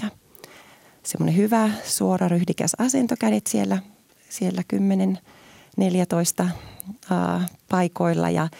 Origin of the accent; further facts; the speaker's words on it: Kuopio, North Savo, Finland; moved away as an adult; also born or lived in Helsinki; now in Jyväskylä, Finland; Mä oon syntynyt Helsingissä, kun mun isä ja äiti oli siellä opiskelemassa ja sitten voin sanoa itteni kuopiolaiseksi, että Kuopiosta on tullut sitten opiskelemaan tänne liikunnalle.